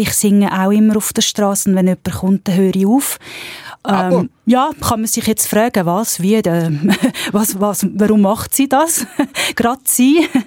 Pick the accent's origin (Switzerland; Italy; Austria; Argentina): Switzerland; also ich wohne ja in Bern und ich bin in der Schweiz aufgewachsen, mein Vater war Deutschschweizer gewesen, also ich bin wirklich bikulturell. Ich fühle mich also wirklich auch Deutschschweizerin.